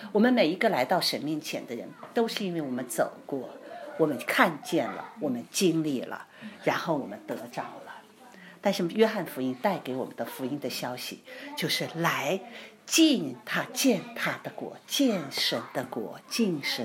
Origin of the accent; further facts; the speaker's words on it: China; now in United Kingdom; 那对我们从国内来的人，我们那时候出来没，那时候九七年哈